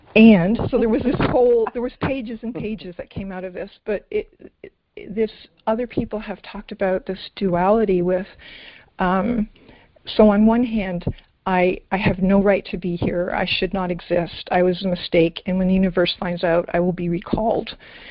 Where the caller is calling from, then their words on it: Nova Scotia, Canada; Nova Scotia, Canada.